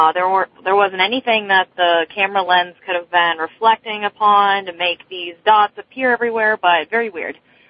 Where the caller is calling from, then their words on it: Beaver, Pennsylvania, United States; I'm calling from Beaver, Pennsylvania